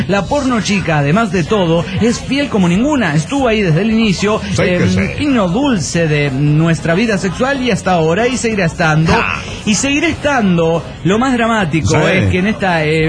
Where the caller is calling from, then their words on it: Costa Rica; de Costa Rica.